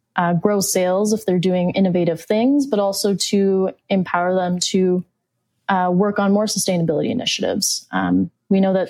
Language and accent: English; Phoenix, Arizona, United States; So I'm from Phoenix, Arizona, and I've always been interested in sustainability and the environmental space.